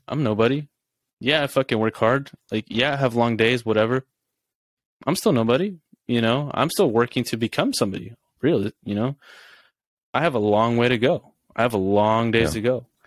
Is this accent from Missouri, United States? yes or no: no; Sonoma, California, United States; growing up in Sonoma, we've met tons of people like that, honestly.